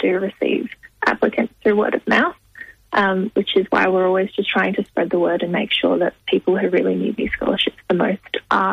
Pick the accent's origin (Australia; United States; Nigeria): Australia; Adelaide, South Australia; I'm actually from Adelaide and I received a scholarship to study law and arts in Adelaide.